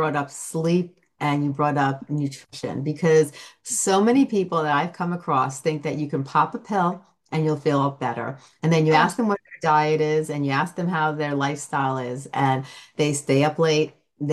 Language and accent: English; Greece; I come from Greece.